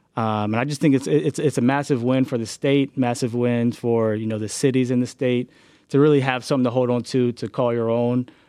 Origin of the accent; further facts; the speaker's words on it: Raleigh, North Carolina, United States; this is huge to have a Major League Soccer team in my home state of North Carolina. I couldn't be more thrilled. It's my home state. I'm from Raleigh, so not technically from Charlotte, but It's all the same.